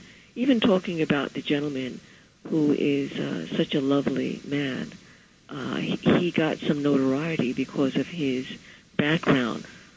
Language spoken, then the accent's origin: English; Brooklyn, New York, United States; I'm Brooklyn. I'm from Brooklyn